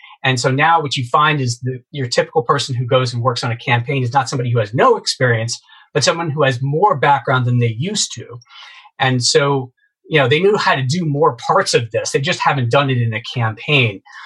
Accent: New York, United States; I grew up on Long Island. There were two others growing up on Long Island with me.

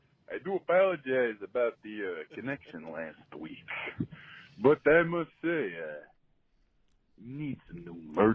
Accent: Illinois, United States; I am also from Chicago. And by Chicago, I am from a suburb about 45 minutes away

